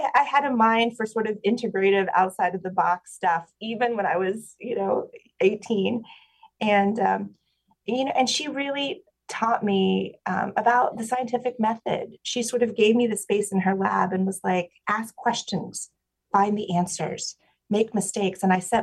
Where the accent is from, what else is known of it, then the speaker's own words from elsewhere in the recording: West Virginia, United States; I am from West Virginia, and I grew up in a very wonderful, loving family.